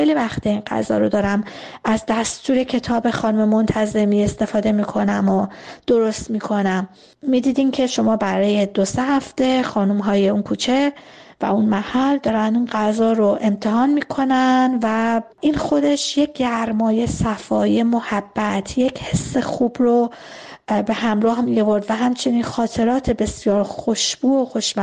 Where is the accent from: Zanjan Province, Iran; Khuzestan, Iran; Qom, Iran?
Khuzestan, Iran; Abadan; در زادگاه بچگیم، زمانی که من بسیار کوچک بودم، در شهر آبادان دوستان و خانواده ها در شبها